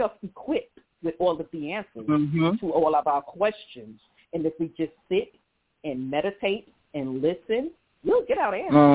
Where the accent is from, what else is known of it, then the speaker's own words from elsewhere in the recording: New York, United States; living in New York, you know, growing up in New York all my life, it's a fast-paced environment